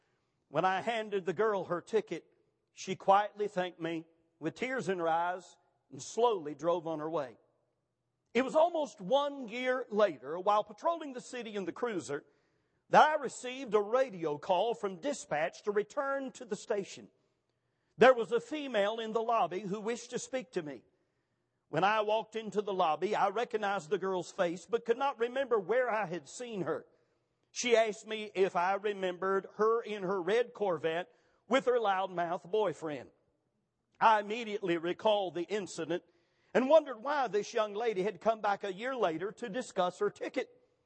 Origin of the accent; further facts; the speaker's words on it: Gaffney, South Carolina, United States; Many times as a young man growing up in Gaffney, South Carolina, I heard my godly dad … quote this verse over and over and over again.